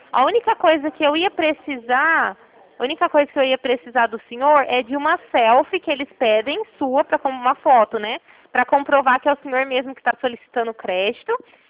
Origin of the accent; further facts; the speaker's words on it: Sertãozinho, São Paulo, Brazil; eu sou de Sertãozinho. Sabe, lá que o senhor, acho que até foi no meu escritório uma vez. Só que agora eu tô trabalhando em Ribeirão, mas eu moro em Sertãozinho.